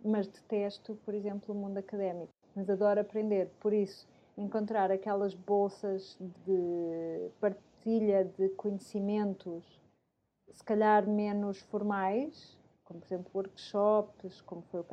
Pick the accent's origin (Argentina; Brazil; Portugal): Argentina; Portuguese is a second language; moved away; eu já saí da Argentina há 10 anos, portanto, fomos conhecer 10 anos mais tarde em Barcelona